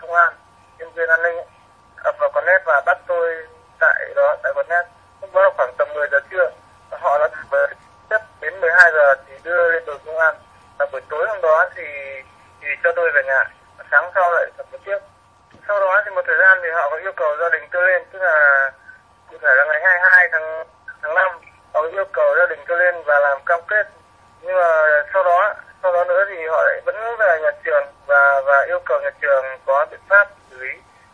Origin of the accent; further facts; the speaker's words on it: Bac Giang, Vietnam; Hiện tại tôi đang ở Bắc Giang, quê hương mình.